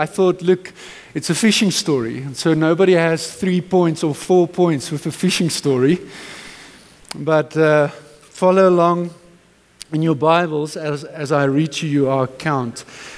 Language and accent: English; Henley on Klip, Gauteng, South Africa; I grew up in Henlyon Klip, and we lived literally on the banks there of the Klip Rivier.